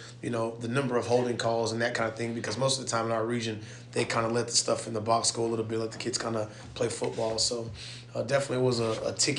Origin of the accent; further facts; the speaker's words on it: Georgia, United States; we're from South Georgia, and we hit you in the face every single snap